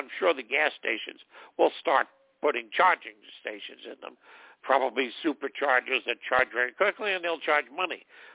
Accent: New York, United States; You know, I come from New York, so everything's almost the same.

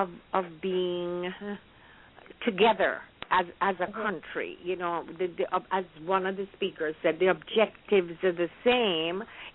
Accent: Jamaica; Growing up in Jamaica. I mean, when I was there, independence didn't even, you know, go through my mind.

